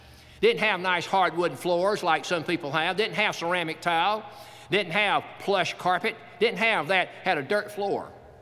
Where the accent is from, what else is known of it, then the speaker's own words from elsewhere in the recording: North Carolina, United States; also born or lived in Florida; now in Tennessee, United States; She said, no, I'm from North Carolina. That's where I'm from.